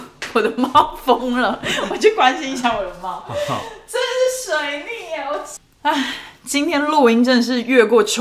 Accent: Taiwan; 其实我觉得好像其实身为台湾人蛮自豪

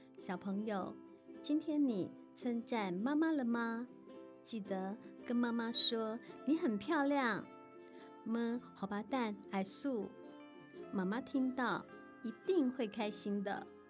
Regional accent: Hualien County, Taiwan; 大家好，我的故乡在花莲

